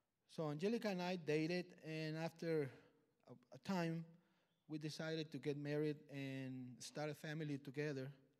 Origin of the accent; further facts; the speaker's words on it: Mexico; I'm from Mexico, and I have been attending FBC for almost a year.